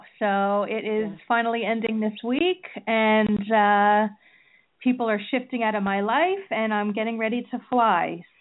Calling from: New Jersey, United States; Hi, I'm calling from New Jersey.

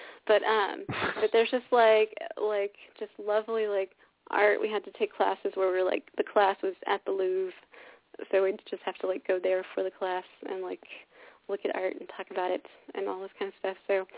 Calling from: Los Angeles, California, United States; I'm I'm in California.

